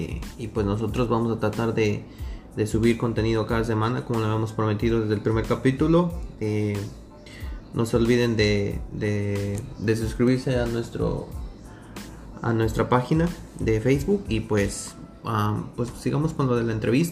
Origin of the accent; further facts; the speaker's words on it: Puebla, Mexico; Yo nací en la ciudad de Puebla. Crecí en una colonia que se llama Joaquín Colombres, está muy pegado hacia la carretera federal, hacia Mosoc y Tehuacán.